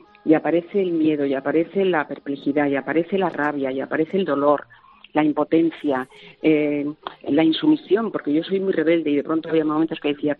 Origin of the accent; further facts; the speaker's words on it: Seville, Andalusia, Spain; also born or lived in Madrid; Yo me crié en el sur, me crié en Sevilla, aunque nací en Madrid, en el barrio de Chamberí, nada menos